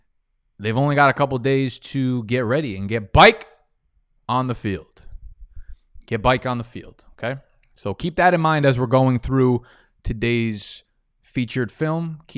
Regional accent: New York, United States; I shouldn't use y'all because I'm from the East Coast, Northeast, New York.

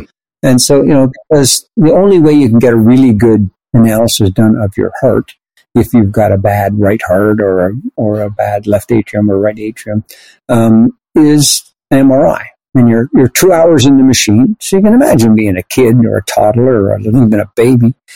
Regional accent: Canada; because I'm a Canadian.

